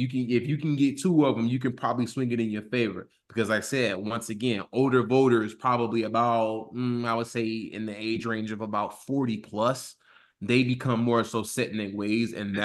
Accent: Georgia, United States; Like you mentioned my home state of Georgia.

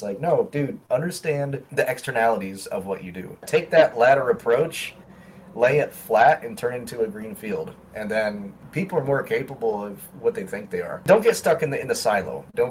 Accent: Connecticut, United States; Connecticut.

